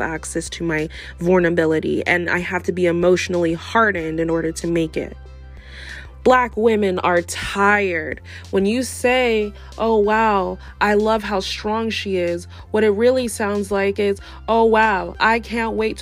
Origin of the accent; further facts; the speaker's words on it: United States; I'm Black. But I'm Ghanaian American and I have very African, like, Black features.